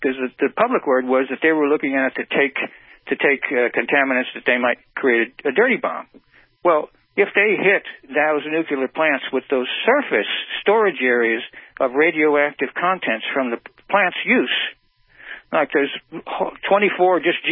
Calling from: Hamilton, California, United States; I'm calling from the San Francisco Bay Area, actually a place called Hamilton in North San Francisco.

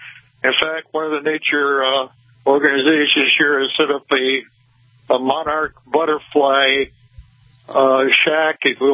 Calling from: Lansing, Michigan, United States; your program is broadcast here in South Central Michigan, so I'm calling from Lansing, Michigan.

